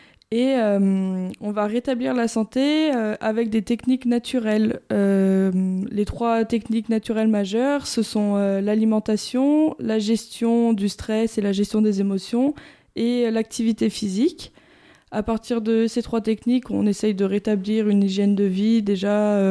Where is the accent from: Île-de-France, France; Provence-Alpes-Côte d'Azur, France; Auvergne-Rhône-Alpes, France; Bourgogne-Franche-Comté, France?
Auvergne-Rhône-Alpes, France; Saint-Pierre-de-Chartreuse; also born or lived in Belgium; Je suis native de Saint-Pierre-de-Chartreuse, donc j'ai toujours grandi dans un milieu naturel.